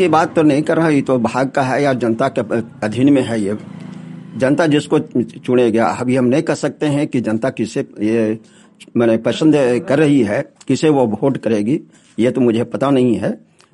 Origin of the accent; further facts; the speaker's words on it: Dumrojor, Bihar, India; और मैं ग्राम डुमरोजोर पोस्ट गढ़ी थाना खैरा जिला जमुई का निवासी हूँ।